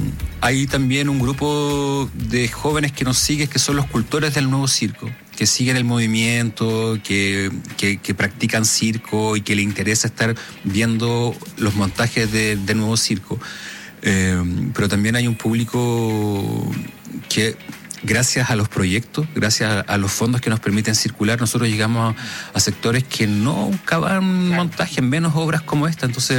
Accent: Rancagua, O'Higgins, Chile; Yo soy de Rancagua y para mí era súper clásico, chico, día domingo

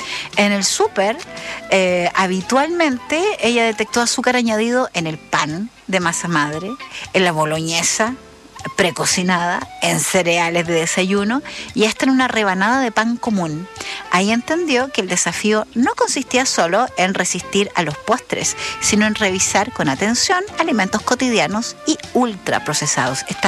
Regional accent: Chile; uno como chileno lo sabe, porque el pancito nuestro que uno compra en las panaderías sabe diferente

